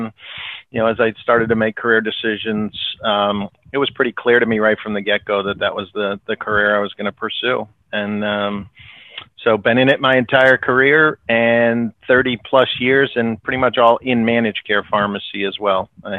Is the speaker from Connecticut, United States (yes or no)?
yes; Connecticut, United States; He owned a local community pharmacy in the town we grew up in Connecticut.